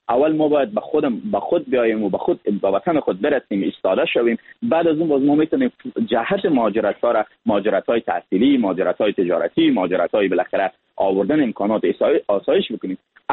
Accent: Afghanistan; از افغانستان نهایت تلاش خودم میکنم که تصویر یا ایمیج یا سافت پاور یا در واقع تظاهر از نمایندگی از وطن خودم به شکل سلامت بکنم.

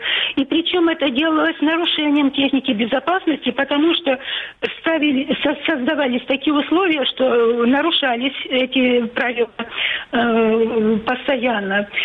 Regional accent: Donetsk, Donetsk Oblast, Ukraine; Я родилась в Донецке, я коренная дончанка.

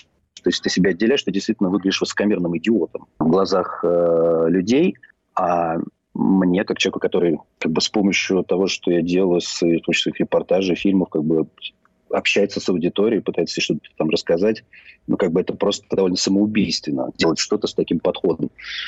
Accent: Moscow, Russia; born there; я родился в Москве, у моих родителей высшее образование, они вообще художники

